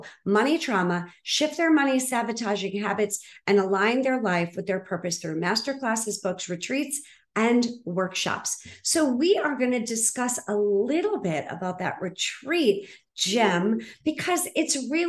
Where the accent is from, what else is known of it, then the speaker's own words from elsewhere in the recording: Boston, Massachusetts, United States; I grew up in Boston, and I know I don't have the accent, but I promise I really was born at Brigham and Women's Hospital.